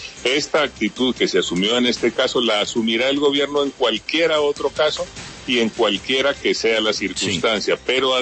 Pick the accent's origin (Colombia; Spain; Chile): Colombia; muchos de estos asesinatos que deploramos como colombianos, que deploramos como gobierno